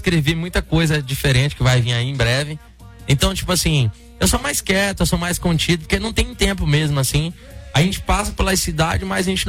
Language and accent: Portuguese; Pedro Afonso, Tocantins, Brazil; eu sou tocantinense, eu nasci no interior do Tocantins, eu sou de uma cidade chamada Pedro Afonso Tocantins.